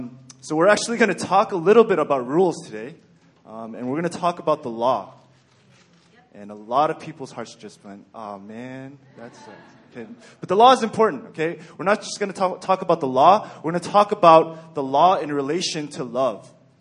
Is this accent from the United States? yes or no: yes; Texas, United States; I'm originally from Texas, and no Texans in the room, okay.